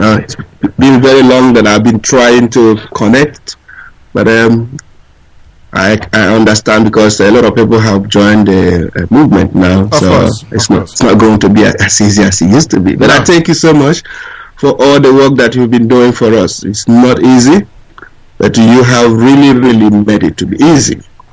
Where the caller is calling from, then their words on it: New Zealand; I'm calling you from New Zealand.